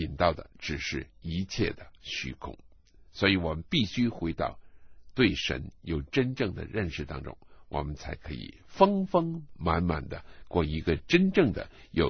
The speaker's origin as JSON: {"language": "Chinese", "country": "China", "tie": "born there", "said": "原来我出生在日本人侵略我们中国的那个年头"}